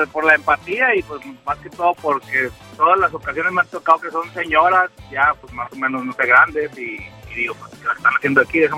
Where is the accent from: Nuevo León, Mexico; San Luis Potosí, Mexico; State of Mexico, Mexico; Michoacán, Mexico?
Nuevo León, Mexico; Monterrey; Claro, así somos los de Monterrey.